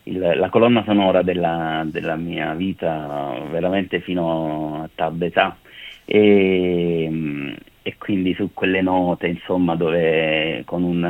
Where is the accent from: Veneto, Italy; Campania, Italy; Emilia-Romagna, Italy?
Campania, Italy; Salerno; born there; moved away as an adult; now in Milan, Italy; sono nato a Salerno, insomma, a 18 anni ho deciso di andare a studiare all'Accademia delle Belle Arti a Brera